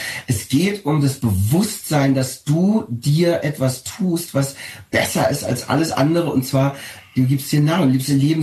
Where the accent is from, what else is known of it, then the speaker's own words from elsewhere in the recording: Berlin, Germany; Ich bin hier geboren. Ich bin Berliner.